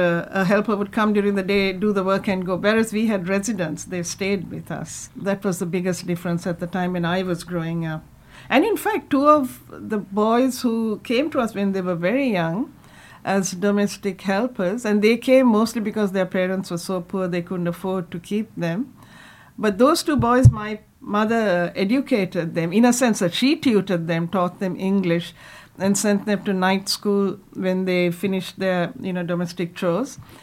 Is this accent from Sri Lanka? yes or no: yes; Kandy, Central Province, Sri Lanka; now in Australia; I grew up in Sri Lanka in a place called Kandy up in the hills.